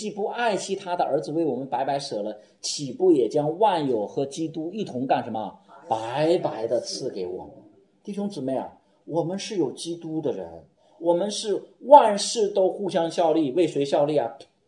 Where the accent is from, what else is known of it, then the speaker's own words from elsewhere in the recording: China; 我们中国人的习惯以为说结婚的时候才戴戒指